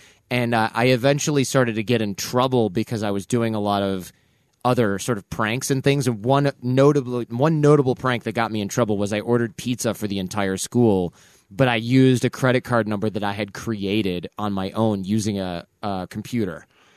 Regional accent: Detroit, Michigan, United States; No. I lived in Detroit. I'm from Detroit. So he was just kind of like a regular.

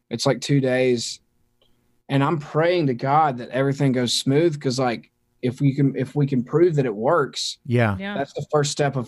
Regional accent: Mississippi, United States; I grew up, and there's 7,000 people just like me in my hometown. And there are, 100 towns just like that in Mississippi.

